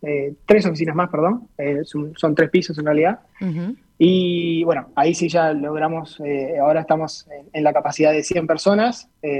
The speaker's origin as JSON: {"language": "Spanish", "town": "Punta del Este", "region": "Maldonado", "country": "Uruguay", "tie": "born or raised there", "said": "Y tenía ganas de volver a Punta del Este, digamos, mi ciudad de origen."}